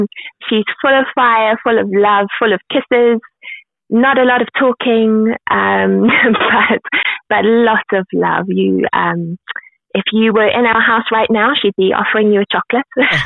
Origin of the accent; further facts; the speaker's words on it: Zimbabwe; I think my accent goes even a bit stranger because I grew up in Zimbabwe.